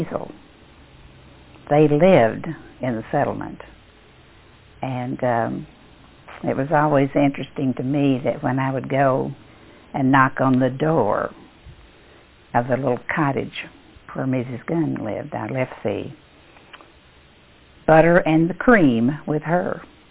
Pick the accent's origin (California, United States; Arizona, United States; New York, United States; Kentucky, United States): Kentucky, United States; Massey; I was born in Massey, Knott County, Kentucky. Born October the 30th, 1923. I'll soon be 75 years of age. I spent most of my early years with my grandmother and grandfather